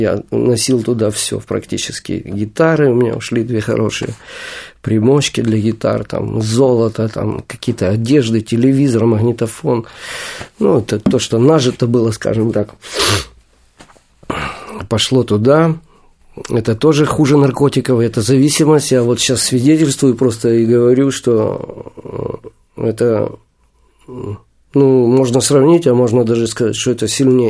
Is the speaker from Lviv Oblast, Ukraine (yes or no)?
no; Kyiv, Ukraine; А в Киеве уже я плотно влез в такую систему, потому что это мой родной город